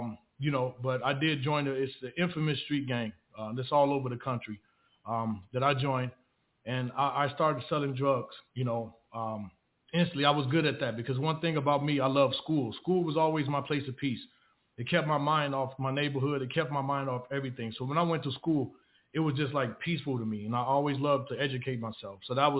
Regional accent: Chicago, Illinois, United States; Well, you know, I'm originally from Chicago, Illinois.

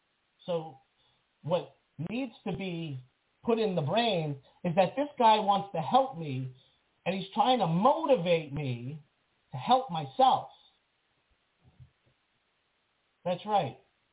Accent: New York, United States; I'm a New Yorker. Can't help it.

